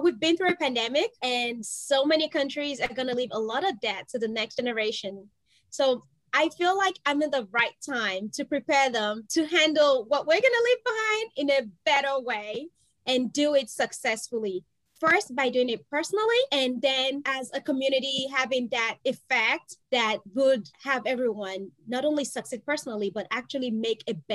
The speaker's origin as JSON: {"language": "English", "country": "Nigeria", "tie": "born or raised there", "accent": "Nigerian", "lives_now": "New York, United States", "said": "Nigeria, because that's where I spent most of my early years before returning back to the state. And like every good Texan, I got here as soon as I could."}